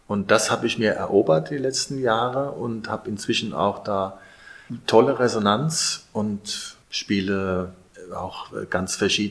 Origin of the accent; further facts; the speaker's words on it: Ludwigshafen, Rhineland-Palatinate, Germany; born there; Ich bin der gebürtiger Ludwigshäfner